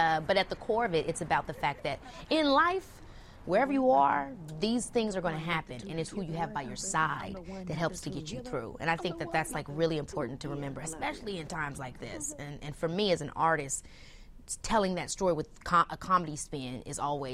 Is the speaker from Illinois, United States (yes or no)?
yes; Illinois, United States; growing up in the South Suburbs, I didn't get to go to the city a lot. And so when I finally did start going to the city as a teenager, I was like, oh, wait a minute, Chicago is really fire.